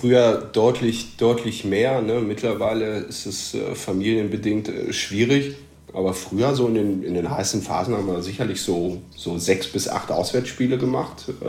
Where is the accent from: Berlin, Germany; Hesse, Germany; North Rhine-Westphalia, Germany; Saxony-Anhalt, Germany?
North Rhine-Westphalia, Germany; Aber ich bin 36, bin Westfale